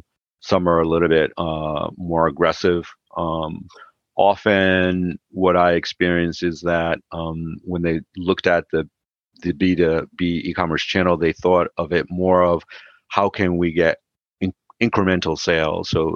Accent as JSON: {"language": "English", "region": "Connecticut", "country": "United States", "tie": "born or raised there", "said": "Ended up coming back to my home state of Connecticut, working for a distributor yet again."}